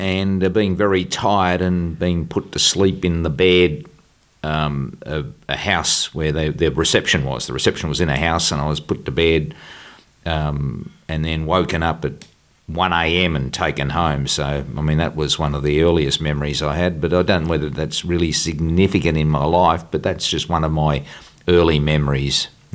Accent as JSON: {"language": "English", "town": "Melbourne", "region": "Victoria", "country": "Australia", "tie": "born there", "said": "Yep, born in 1950, September 1950, so I'm a Virgo, and I was born in Melbourne, Australia."}